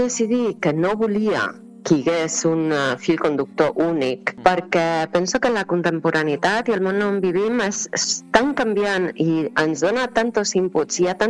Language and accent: Catalan; Granada, Andalusia, Spain; born there; Sí, jo vaig néixer a Granada.